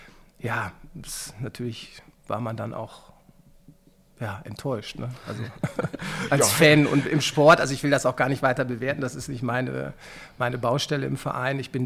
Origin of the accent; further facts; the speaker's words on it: Münster, North Rhine-Westphalia, Germany; Ich bin 51, bin Münsteraner, bin verheiratet, habe zwei Kinder